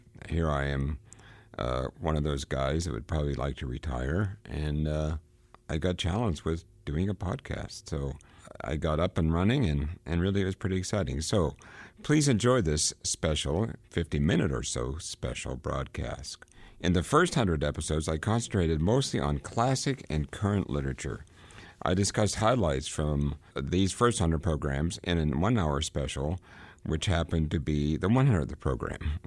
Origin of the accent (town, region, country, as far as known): Ireland